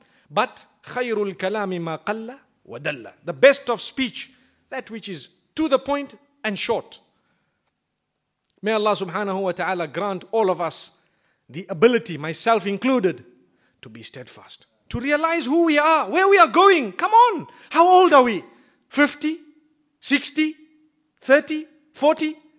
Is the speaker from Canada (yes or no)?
no; Zimbabwe; you know, I come from Zimbabwe.